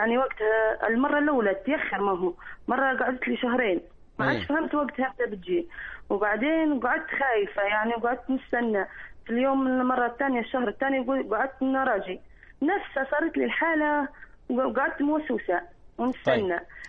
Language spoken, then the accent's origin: Arabic; Libya; يقولوا السبت هذا عطلة عندنا في ليبيا